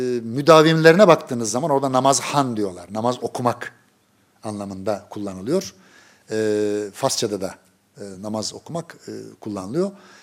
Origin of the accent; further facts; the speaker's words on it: Kozan, Adana, Turkey; Adana Kozanlıyız. Bizim oralarda eskiden davetiyeleri bastırmak köylerde, kasabalarda ne mümkün?